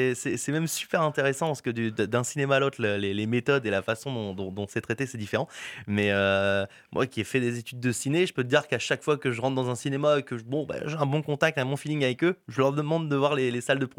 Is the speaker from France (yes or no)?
yes; Lille, Hauts-de-France, France; comme je suis lillois, j'aime bien voir la famille